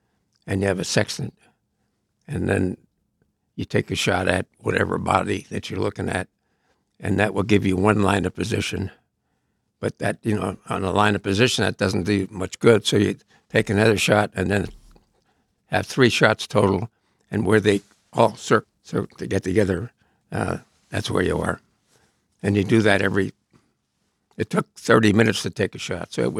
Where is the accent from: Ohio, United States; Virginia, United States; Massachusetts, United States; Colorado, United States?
Ohio, United States; Shaker Heights; also born or lived in New Jersey; Well, my hometown is Shaker Heights, Ohio, which is a suburb of Cleveland. Actually, I was born in New Jersey, so don't hold that against me.